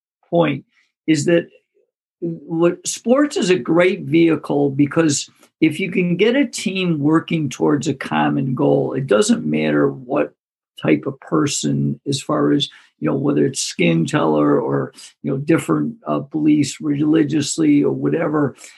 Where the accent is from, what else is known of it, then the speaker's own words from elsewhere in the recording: Greece, New York, United States; I grew up in Greece, so if you're local or in Rochester, it's the biggest suburb. And when I grew up, it was pretty much all Caucasian.